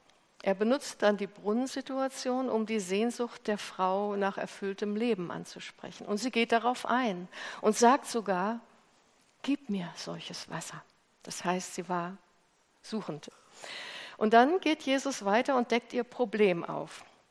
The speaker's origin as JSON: {"language": "German", "region": "Hesse", "country": "Germany", "said": "so sagen die Hessen. Ich komme ja eigentlich aus Hessen."}